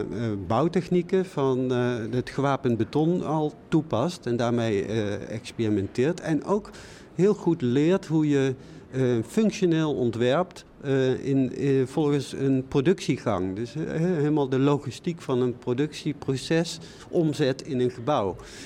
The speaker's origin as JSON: {"language": "Dutch", "region": "North Brabant", "country": "Netherlands", "said": "Ik kom uit Brabant"}